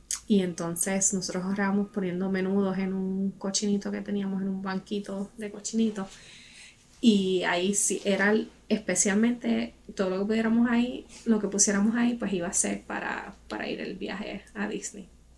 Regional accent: Aguada, Puerto Rico; also born or lived in Moca; yo nací en el pueblo de Moca, en Puerto Rico, y me crié en Aguada, que es otro pueblo cercano.

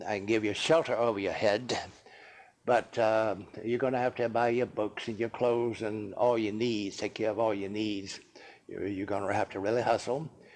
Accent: North Carolina, United States; also born or lived in Virginia; now in Chapel Hill, United States; And I was born in Tapas City, North Carolina, in 1912, December 1912. My dad was a railroader, and we moved around quite a bit.

